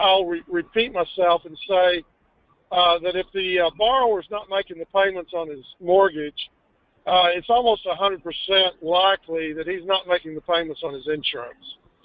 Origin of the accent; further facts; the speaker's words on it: Texas, United States; I hope everybody can understand that my accent is not transplanted New Jersey. I am actually a native Texan.